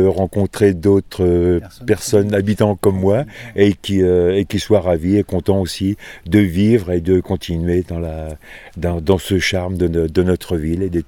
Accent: Valence, Auvergne-Rhône-Alpes, France; now in Pont, France; parce que je suis pas originaire d'ici, mais de la Drôme, de Valence

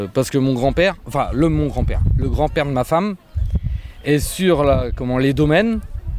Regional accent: Notre-Dame-des-Landes, Pays de la Loire, France; Moi, je suis originaire de Notre-Dame-des-Landes, donc...

